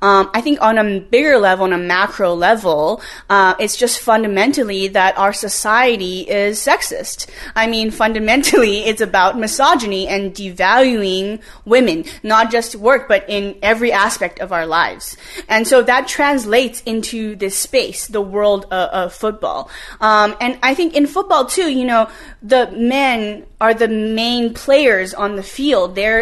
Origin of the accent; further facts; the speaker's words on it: Canada; also born or lived in China; now in United States; because I was born in China and raised in Canada. I'm Canadian.